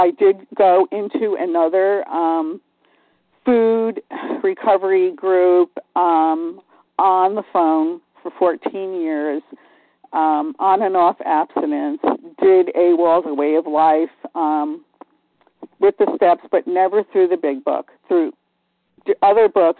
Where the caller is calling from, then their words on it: Martha's Vineyard, Massachusetts, United States; Good morning. … from Martha's Vineyard, Massachusetts, and I am just so grateful for A Vision for You and for all of you.